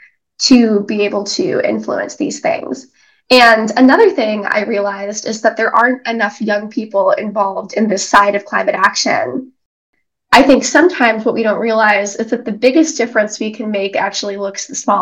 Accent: Lake Oswego, Oregon, United States; So in getting involved with the Sustainability Advisory Board in Lake Oswego, Oregon, which is my hometown

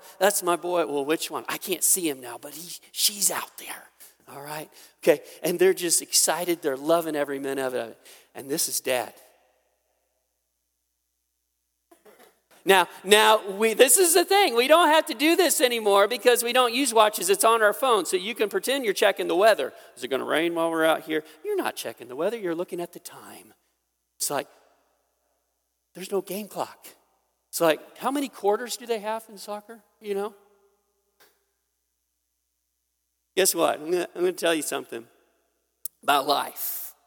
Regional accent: Midwest, United States; I'm a redneck, Tristan, and I am a Midwesterner.

